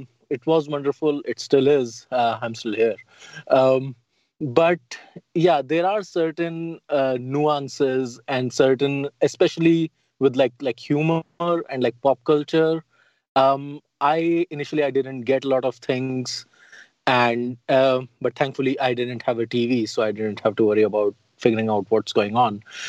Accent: Delhi, India; now in United States; I grew up in Old Delhi, which is the walled city, the old city.

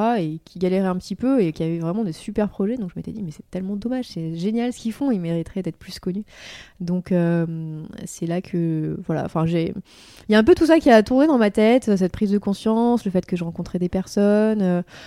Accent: Marseille, Provence-Alpes-Côte d'Azur, France; now in Lyon, France; Donc moi je suis originaire de Marseille, même si en général on me dit que ça ne s'entend pas forcément, mais pourtant je suis 100% pure marseillaise de naissance et je suis arrivée à Lyon en 2012.

